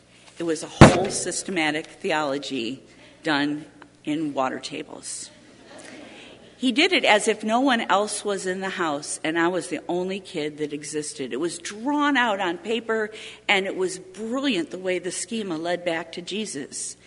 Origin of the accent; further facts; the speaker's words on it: Chicago, Illinois, United States; now in Houston, United States; I'm a girl from Chicago, and almost every house has a basement there.